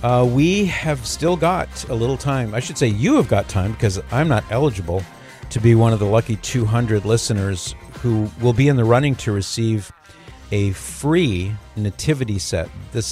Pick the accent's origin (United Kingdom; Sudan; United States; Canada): United States; California; I'm from California. I'm a native Californian. So is my wife. I love California.